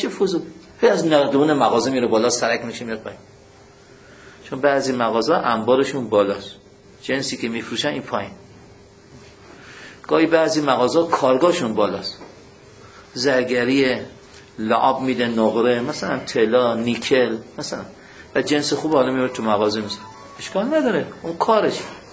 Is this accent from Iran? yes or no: yes; Mashhad, Razavi Khorasan, Iran; حاج آقا بنده بچه مشهدم، استان خراسان رضوی، نیمه خشک.